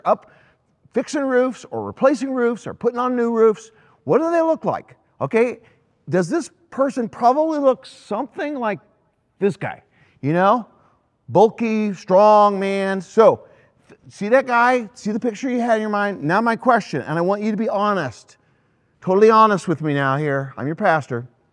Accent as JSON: {"language": "English", "town": "Greenwood", "region": "Indiana", "country": "United States", "tie": "born or raised there", "said": "I was hired summer job in my hometown for my high school. I did some painting, but I also worked on the roofing crew at Greenwood Community High School in Greenwood, Indiana."}